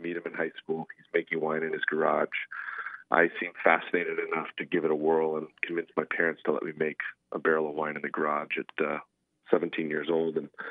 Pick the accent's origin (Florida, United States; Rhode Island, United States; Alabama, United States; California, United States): California, United States; I just said I'm pretty much born and raised in Napa Valley.